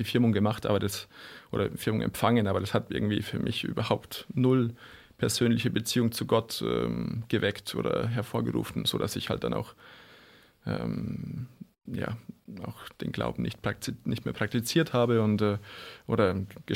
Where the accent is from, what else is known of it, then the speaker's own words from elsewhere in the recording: Bavaria, Germany; aufgewachsen bin ich in der Nähe von Chiemsee in Bayern.